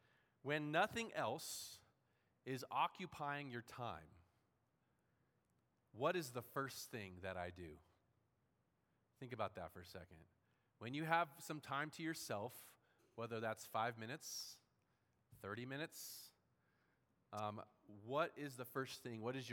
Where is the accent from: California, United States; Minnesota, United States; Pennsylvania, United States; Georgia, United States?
California, United States; San Diego; I think about growing up in San Diego.